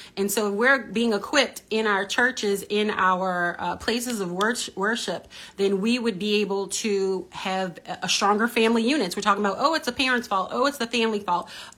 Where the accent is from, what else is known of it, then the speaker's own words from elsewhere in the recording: New Orleans, Louisiana, United States; And just growing up in New Orleans in different ways, but traumatized through Katrina and then Ida and just so many things.